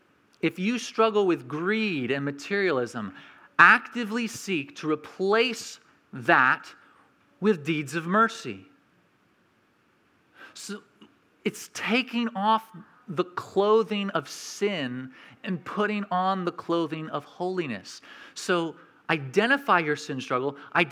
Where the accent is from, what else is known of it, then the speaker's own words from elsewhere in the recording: New Mexico, United States; You know, when I was growing up in New Mexico, Our family, we had this apple tree that we had planted ourselves.